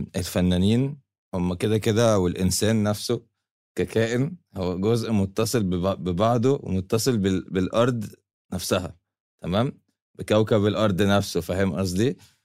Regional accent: Cairo, Cairo Governorate, Egypt; born there; عايش في مصر في القاهرة، واتولدت في القاهرة

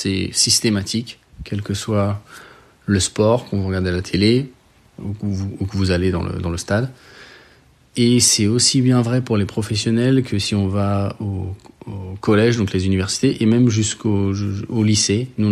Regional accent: France; now in United States; chez nous en France

